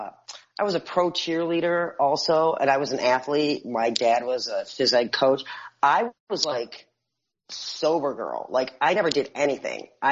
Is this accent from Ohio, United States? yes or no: no; Buffalo, New York, United States; Well, see, I didn't know that. I was a girl from Buffalo.